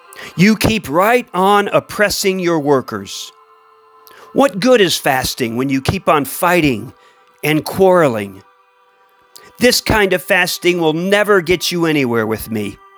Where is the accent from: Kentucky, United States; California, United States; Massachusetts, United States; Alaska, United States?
Kentucky, United States; one of my favorite writers from my home state, the state I'm in right now, Kentucky.